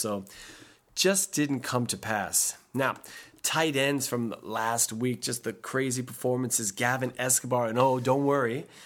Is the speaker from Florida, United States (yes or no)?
yes; Miami, Florida, United States; Of course, I'm from Miami, and I was watching that game live